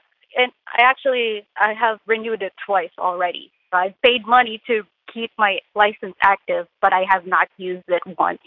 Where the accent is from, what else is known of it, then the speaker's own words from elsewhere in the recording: Philippines; I'm Filipino. The culture of shame is very strong.